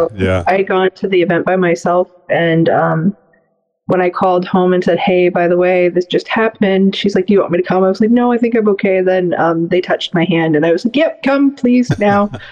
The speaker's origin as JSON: {"language": "English", "country": "Canada", "tie": "born there", "said": "I'm a Canadian-born dual citizen. I live in Canada 90% of the time these days, and I go home to see mom and dad usually during event season."}